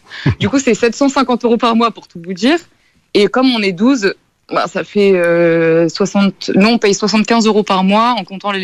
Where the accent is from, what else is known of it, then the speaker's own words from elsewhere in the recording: Angoulême, Nouvelle-Aquitaine, France; Et là, je viens de rentrer chez moi en Angoulême.